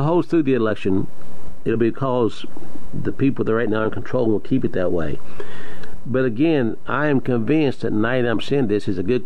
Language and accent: English; the South, United States; because I'm a Southerner and I love Southern heritage.